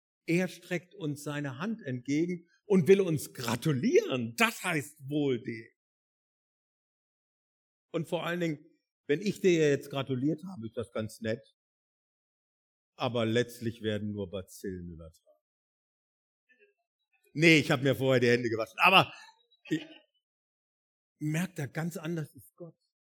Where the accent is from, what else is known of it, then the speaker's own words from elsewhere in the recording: Northern Germany, Germany; Als Norddeutscher, ich bin ja entsetzt gewesen, als ich nach Süddeutschland kam